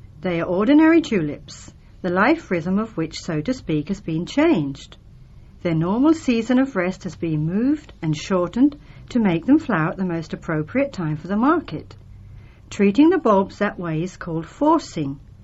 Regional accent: England, United Kingdom; Yes, I am English, but I don't live in Finland.

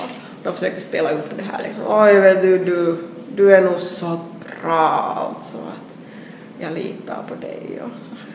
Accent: Helsinki, Uusimaa, Finland; att gå i en skola inne i Helsingfors som är finlandssvensk, där finns en viss norm.

